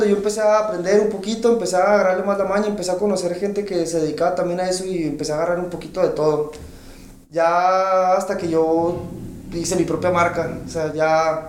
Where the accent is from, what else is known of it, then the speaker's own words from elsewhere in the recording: Mexico; que descargué craqueado como buen mexicano.